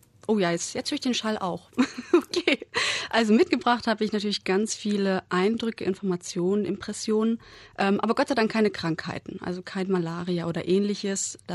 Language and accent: German; Leipzig, Saxony, Germany; Als gebürtige Leipzigerin kenne ich dann doch ein paar Straßennamen hier.